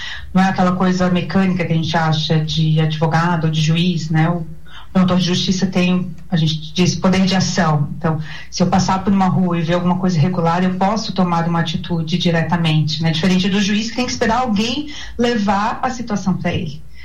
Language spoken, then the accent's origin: Portuguese; Balneário Camboriú, Santa Catarina, Brazil; trabalhei como servidora pública municipal, tanto no município de Itajaí, né, que é a cidade do lado, quanto de Balneário Camboriú, que é de onde eu sou.